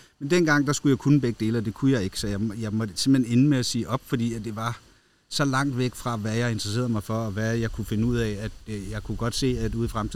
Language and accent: Danish; Gentofte, Capital Region of Denmark, Denmark; also born or lived in Næstved; Nej, jeg voksede op i Gentofte og i Næstved. Så det er nord og syd.